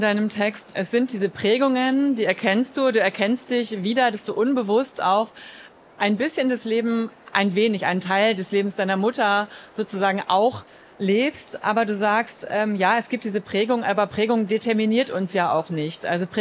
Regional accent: West Germany, Germany; Ich bin in Westdeutschland geboren und aufgewachsen

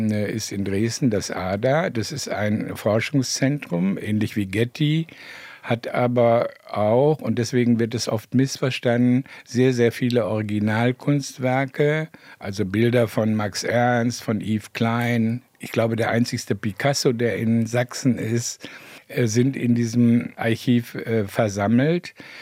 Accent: Italy; Das war ja immer meine Ambivalenz als Italiener mit diesem exotischen Namen.

